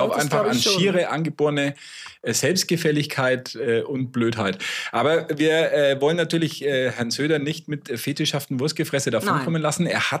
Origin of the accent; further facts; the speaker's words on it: Bavaria, Germany; accent: Franconian; als Franke